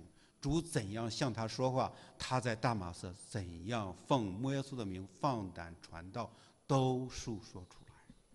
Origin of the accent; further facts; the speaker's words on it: China; 哎，我是中国人啊，怎么这儿不好？